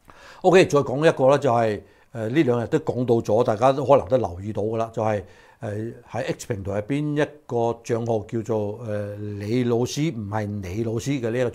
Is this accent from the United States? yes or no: yes; United States; 咁你話我哋美國人咧，承唔承受得住，慘唔慘啊？